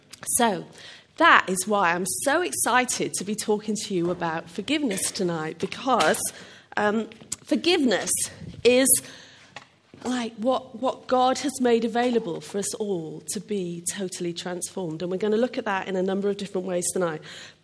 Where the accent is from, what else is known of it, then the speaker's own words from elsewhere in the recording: Wales, United Kingdom; I'm Welsh. I'm so glad I'm Welsh